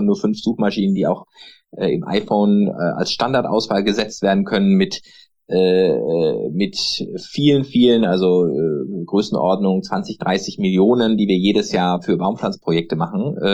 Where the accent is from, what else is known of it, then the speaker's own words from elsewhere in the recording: Freiburg, Baden-Württemberg, Germany; Ich komme aus Freiburg